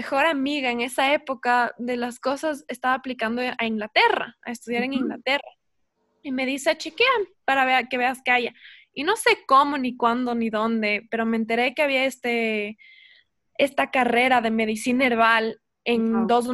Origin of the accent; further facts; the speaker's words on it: Quito, Pichincha, Ecuador; Y creciendo, yo vivía en Quito y el único pedazo de tierra que teníamos, digámoslo así, uh-huh. era un pedacito de jardín chiquito en la terraza, en la azotea.